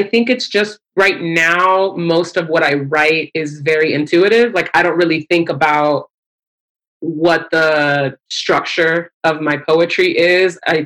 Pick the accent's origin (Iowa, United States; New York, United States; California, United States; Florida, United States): California, United States; Reseda; I grew up in Los Angeles in a suburb of LA called Reseda.